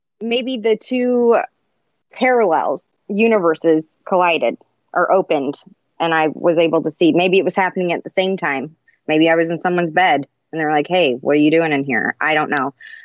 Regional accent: Godfrey, Illinois, United States; I'm from Godfrey. Like, I'm a hygienist and a mom.

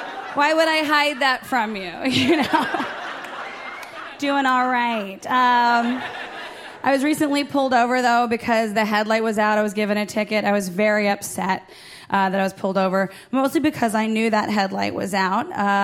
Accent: Ohio, United States; I'm from Ohio.

